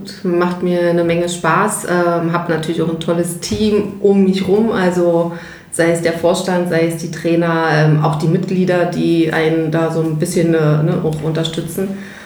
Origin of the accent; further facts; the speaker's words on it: East Germany, Germany; Ich bin halt noch zu Ostzeiten groß geworden und da war so das klassische Schulsportturnen noch voll groß für Mädchen und Jungs